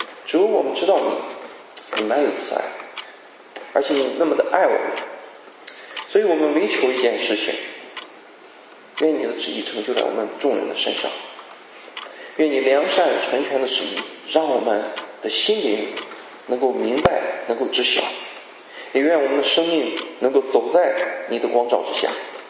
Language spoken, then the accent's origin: Chinese; China; 因为我们中国人说40而知天命，今年我40岁 OK 今年我40岁